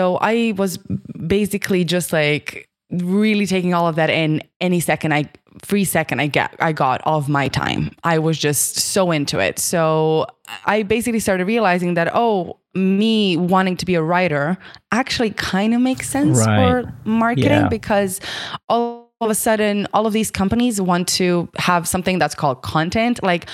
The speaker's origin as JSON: {"language": "English", "country": "Croatia", "second_language": "English", "moved": "as an adult", "lives_now": "Dublin, Ireland", "said": "we're originally from Croatia. We moved for what was supposed to be 6 months."}